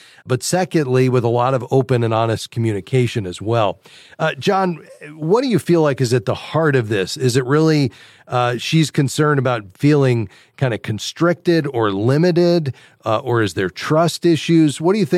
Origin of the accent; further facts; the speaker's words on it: Fort Lauderdale, Florida, United States; Let's go down to my hometown, Fort Lauderdale.